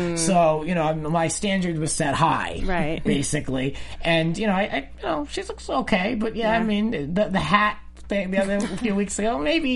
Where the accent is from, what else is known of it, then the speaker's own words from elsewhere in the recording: East Coast, United States; I am from the East Coast, that's so I'll use that as my excuse.